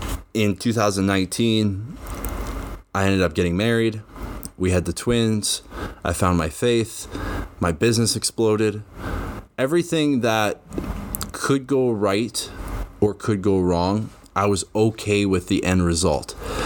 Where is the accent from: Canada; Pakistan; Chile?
Canada; Medicine Hat, Alberta; I was taking on new clients here in my hometown, and I was struggling.